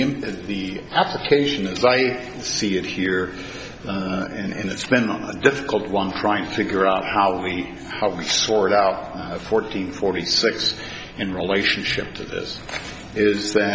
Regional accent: Missoula, Montana, United States; I'm from Missoula, Montana, and I'm representing Bankers Life in this matter, Your Honors.

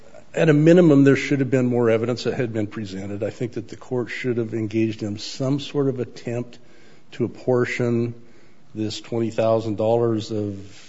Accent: Helena, Montana, United States; I am an attorney from Helena, Montana.

